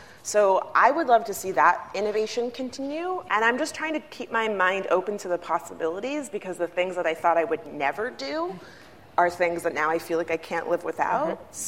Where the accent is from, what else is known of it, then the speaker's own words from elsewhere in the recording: West Palm Beach, Florida, United States; And then you go in, and this is what I sound like all the time. I'm from West Palm Beach, Florida, born and raised.